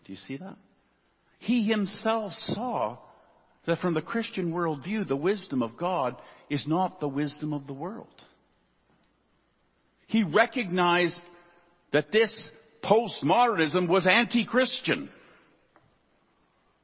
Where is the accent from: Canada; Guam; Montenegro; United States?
Canada; Well, I'm proud Canadian.